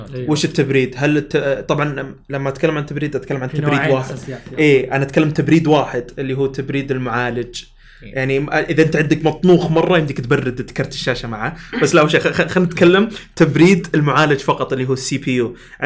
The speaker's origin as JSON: {"language": "Arabic", "country": "Saudi Arabia", "said": "احنا سعوديين نحب السيارات"}